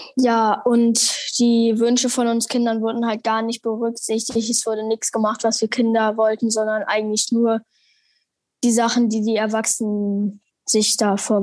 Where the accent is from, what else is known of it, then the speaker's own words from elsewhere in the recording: Hahn, Germany; Also ich bin hier auch in Hahn groß geworden